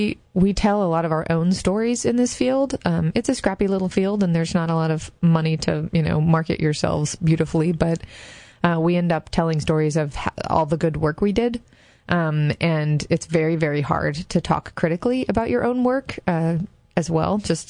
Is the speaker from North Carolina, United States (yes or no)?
yes; North Carolina, United States; I grew up in, well, I moved around a lot. It was one of those families. I feel like my childhood was in North Carolina.